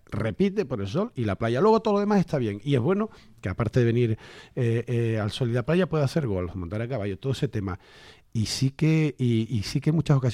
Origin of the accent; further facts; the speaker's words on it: Canary Islands, Spain; yo siempre he sido un enamorado de mi tierra, de Gran Canaria en particular